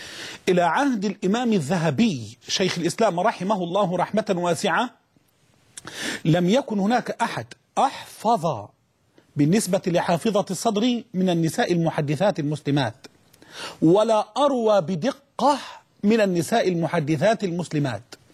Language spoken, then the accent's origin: Arabic; Libya; وبالنسبة أيضا بإذن الله إلى بلدتنا الطيبة ليبيا.